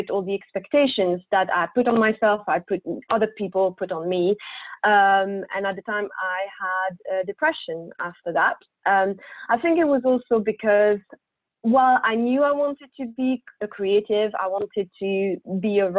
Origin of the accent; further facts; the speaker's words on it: Belgium; born there; accent: French; English is a second language; So I was born in Belgium, as you might hear from my French accent.